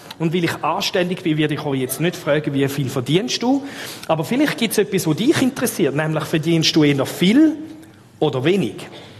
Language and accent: German; Switzerland; Also es ist sehr unanständig, mich als Schweizer zu fragen